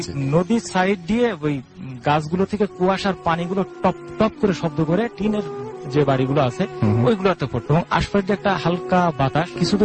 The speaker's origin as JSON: {"language": "Bangla", "region": "Khulna Division", "country": "Bangladesh", "tie": "born or raised there", "said": "এবং বর্ডারটা আপনার সাতক্ষীরার যে ইন্ডিয়ান নদীটা, এই নদী থেকে একটা শাখা নদী চলে আসছে আমাদের গ্রামের ভিতর দিয়ে"}